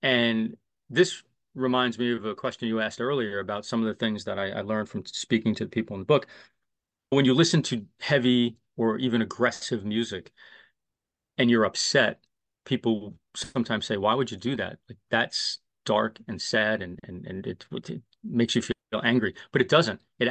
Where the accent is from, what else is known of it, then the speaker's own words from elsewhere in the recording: Brooklyn, New York, United States; I grew up in Brooklyn, New York, and you know, during the summers it was very hot, but during the winters it was very cold